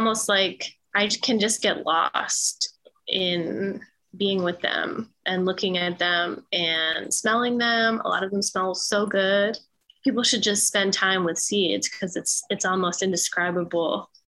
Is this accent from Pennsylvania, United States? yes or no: yes; Philadelphia, Pennsylvania, United States; And I was born and raised here in Philly. My dad immigrated to Philly from Ecuador as a child, and my mom's family have been here for some generations, but immigrated here from Ireland a while ago.